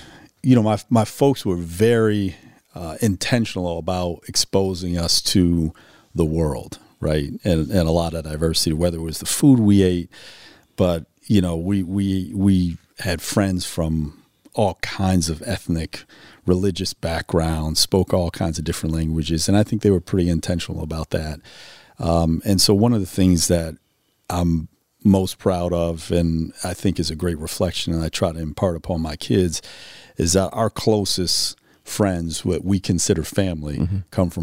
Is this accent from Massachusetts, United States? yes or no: yes; Boston, Massachusetts, United States; also born or lived in Connecticut; that's what it was like growing up in the Northeast and in Boston in a very diverse city, and Connecticut likewise.